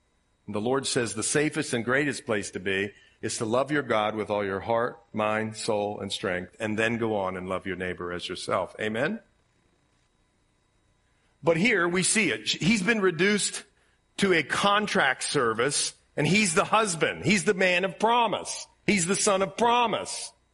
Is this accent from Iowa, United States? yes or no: no; Ohio, United States; Reminds me of being a kid in Ohio. We used to go look for mushrooms out in the woods. And people around my hometown would kill for those things if you found them, right?